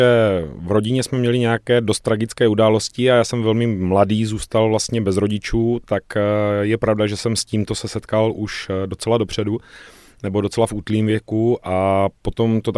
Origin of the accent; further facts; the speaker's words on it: Brno, South Moravian Region, Czechia; pocházím z Brna, jsem rodilý Brňák, jak říkával můj děda, odkojený s vratkou.